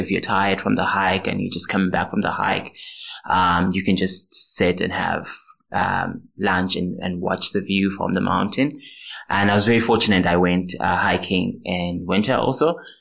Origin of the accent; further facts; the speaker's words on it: South Africa; I am from South Africa. I am a volunteer in Carrick.